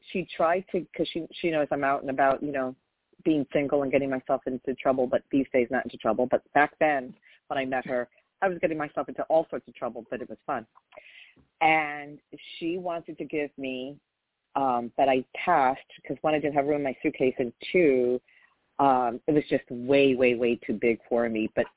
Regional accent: New York, United States; places that I remember from growing up there. And so, like, I got all her references because I'm from New York.

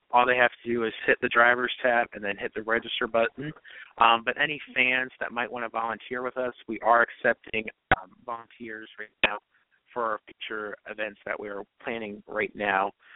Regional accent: Maryland, United States; So we're having a lawnmower race back in my hometown in Howard County, Maryland, which is halfway between Baltimore and D.C.

